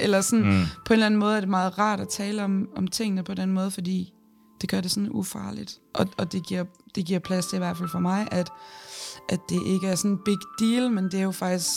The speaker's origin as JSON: {"language": "Danish", "town": "Nykøbing Falster", "region": "Zealand", "country": "Denmark", "said": "De havde nemlig en musiklinje dernede på Nykøbing Falster, hvor jeg kommer fra."}